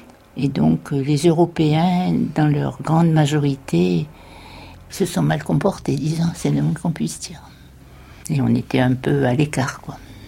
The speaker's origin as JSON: {"language": "French", "town": "Algiers", "region": "Algiers Province", "country": "Algeria", "tie": "born there", "said": "Je suis née à Alger. Et on s'est connus à Alger."}